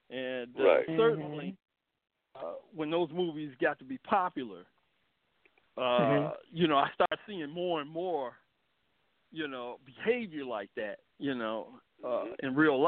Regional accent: Detroit, Michigan, United States; born there; I was born here in Detroit with conservative parents

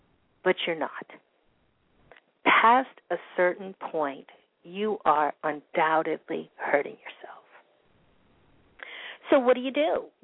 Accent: Washington Heights, New York, United States; And I come from Washington Heights.

